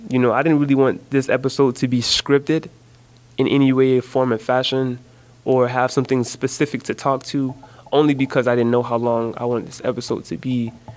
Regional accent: Jacksonville, Florida, United States; my own experiences growing up in Jacksonville.

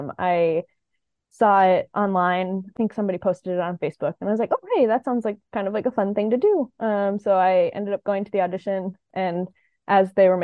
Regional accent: Chicago, Illinois, United States; now in Los Angeles, United States; I grew up dancing in Chicago, moved out to Los Angeles to get my Bachelor's of Fine Arts in dance theater.

